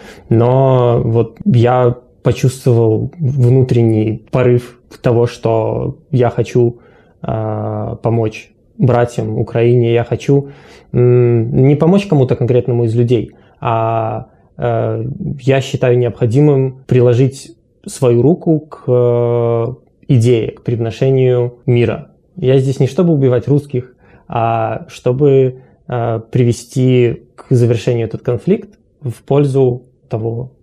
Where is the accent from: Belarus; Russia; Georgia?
Belarus; я белорус